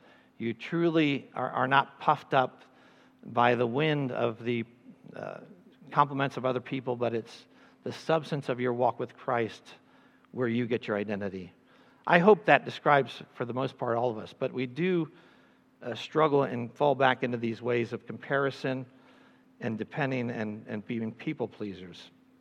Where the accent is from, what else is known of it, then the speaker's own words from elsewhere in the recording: Canada; born there; I was born in Canada when he was a pastor in Canada.